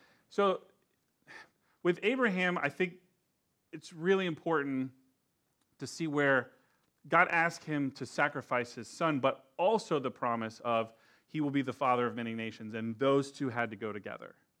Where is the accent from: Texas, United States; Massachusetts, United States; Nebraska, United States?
Texas, United States; Round Rock; You know, we grew up in Round Rock, and I thought that was small.